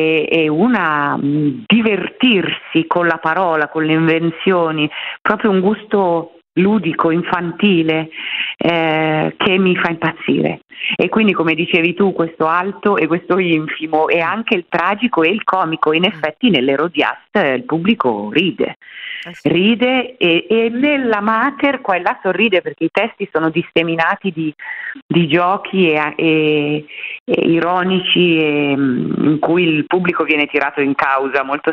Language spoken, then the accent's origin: Italian; Milan, Lombardy, Italy; c'è il fatto che io sono milanese.